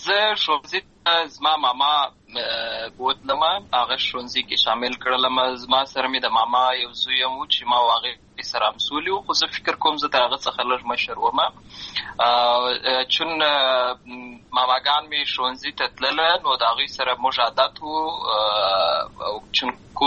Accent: Lashkar Gah, Helmand, Afghanistan; زه په اصل کې د اروزګان ولایت یم، اما زه په هلمند ولایت لشکرګاه کې پیدا شوی یم، همالته لوی شوی یم، همالته مې ښوونځی لوستی ده، همالته مې ټول ژوند مې له هماغه ځای څخه پیل شوی دی، خو په اصل کې زه د اروزګان ولایت څخه.

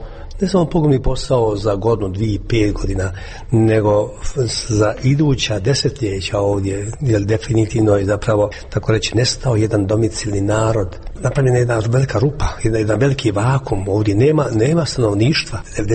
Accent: Banja Luka, Republika Srpska, Bosnia & Herzegovina; Banja Luka, gdje god sam došao, kad sam rekao iz Banja Luke, joj, pa tamo je najcrnije, tamo je najgore bilo.

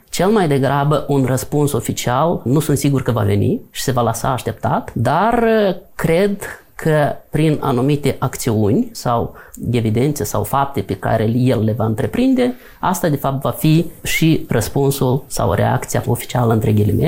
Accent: Moldova; Suntem un stat aparte, suntem moldoveni.

